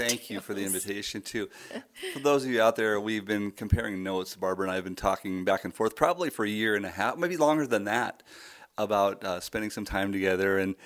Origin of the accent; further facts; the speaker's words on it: Edinburgh, Scotland, United Kingdom; born there; I was born in Edinburgh, Scotland. My dad was in the Air Force, United States Air Force. Mom and dad moved over there.